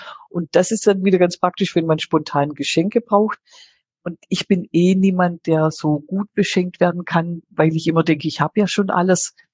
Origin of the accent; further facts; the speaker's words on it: Baden-Württemberg, Germany; bin ja Schwäbin.